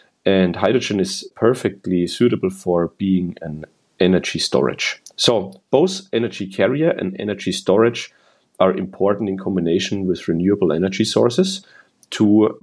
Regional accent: Bavaria, Germany; now in California, United States; I'm 35 years old. I'm from Franconia, Germany

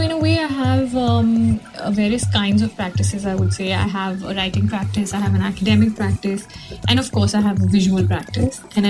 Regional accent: Delhi, India; born there; I was born in Delhi, and I have been living here. It's a challenging city, right?

